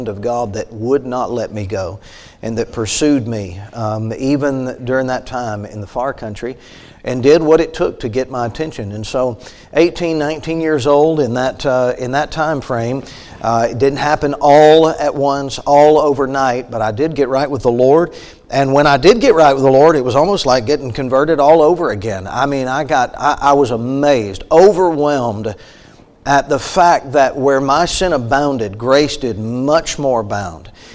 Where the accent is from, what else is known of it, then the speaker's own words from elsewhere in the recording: Florida, United States; I grew up on the Gulf Coast of Northwest Florida, about 30 miles from the beach, but we were down in that area growing up.